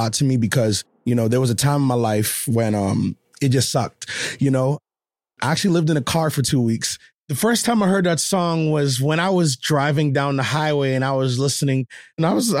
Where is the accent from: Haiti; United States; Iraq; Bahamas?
Bahamas; Nassau, New Providence; moved away; I am originally from Nassau, Bahamas. We actually lived in the poorest part of Nassau, Bahamas, which is a place called Camp Road.